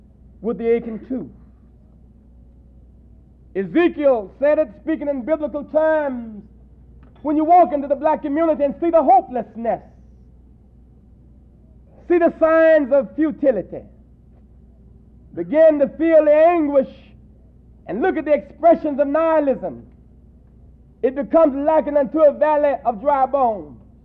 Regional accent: South Carolina, United States; You know, I'm from South Carolina.

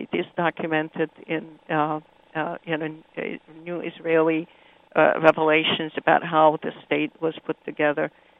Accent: Aleppo, Aleppo Governorate, Syria; I grew up in Aleppo, where our neighbors were Jews

